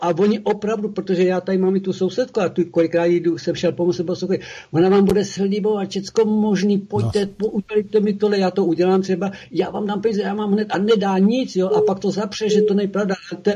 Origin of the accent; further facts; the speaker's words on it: Šluknov, Ústí nad Labem Region, Czechia; já jsem žil ve Šluknově, pocházím ze Šluknova, ale to byla oblast, to je vlastně pohraniční oblast, kde byli vyhnáni sudetští Němci, tak se tam osídlovalo. Tak moje matka tam šla ze Slovenska